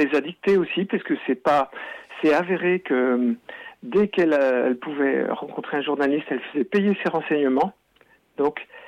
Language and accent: French; Auvergne-Rhône-Alpes, France; j'ai passé mon enfance dans la Val d'Aisne et à me promener en Chartreuse.